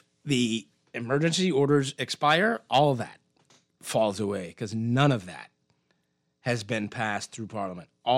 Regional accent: Canada; I'm Canadian.

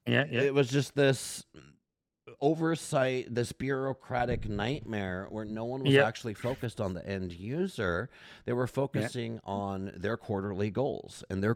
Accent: United States; I am an American. I grew up speaking English, right?

